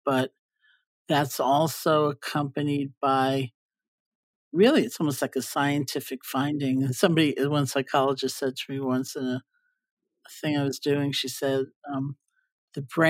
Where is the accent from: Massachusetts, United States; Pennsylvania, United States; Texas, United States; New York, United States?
New York, United States; And I'm not a great driver. I'm a New Yorker.